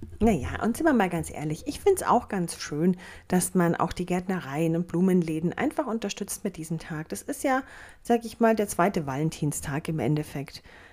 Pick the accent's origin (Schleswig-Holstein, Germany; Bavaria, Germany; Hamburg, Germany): Bavaria, Germany; ich weiß nicht, wie es in den anderen Bundesländern ist, aber bei uns in Bayern gibt es überall Blümchen zum selber pflücken